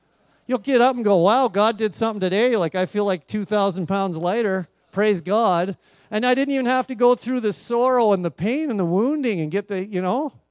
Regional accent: Red Deer, Alberta, Canada; now in Kamloops, Canada; but I grew up here. So I love Red Deer, right? I got lots of people I love here. This is my hometown.

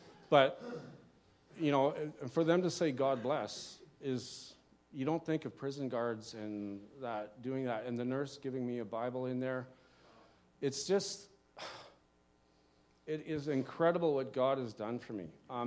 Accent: Chauvin, Alberta, Canada; when I grew up in Chauvin, Alberta

